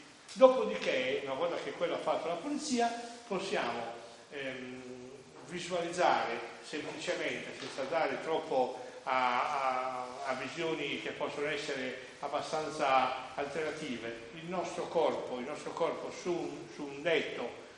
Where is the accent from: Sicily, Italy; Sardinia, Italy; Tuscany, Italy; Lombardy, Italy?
Sardinia, Italy; Sassari; born there; La finalità di questo è che io sono nato a Sassari.